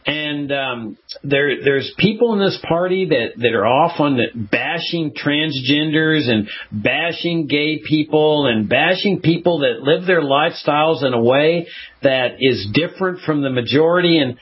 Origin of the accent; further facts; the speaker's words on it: Texas, United States; I grew up in South Texas.